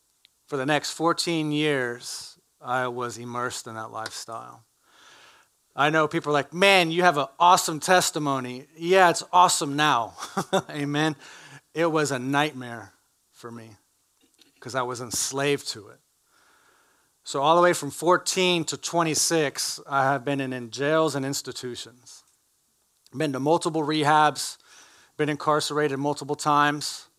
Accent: Sugar Land, Texas, United States; Growing up in Sugar Land, southwest side of Houston, mom, dad, mom, nurse, dad, car sales. I'm the youngest, got an older brother, older sister. Was raised in a different denomination.

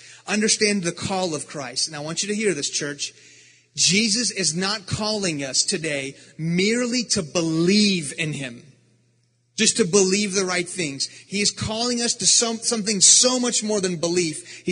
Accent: Iran; now in United States; Because we're from Iran.

